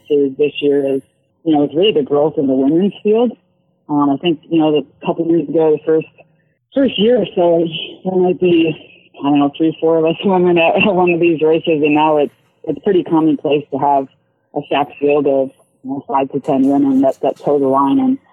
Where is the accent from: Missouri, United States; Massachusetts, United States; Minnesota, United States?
Minnesota, United States; Minneapolis; which actually is in Minneapolis, which is pretty much my hometown.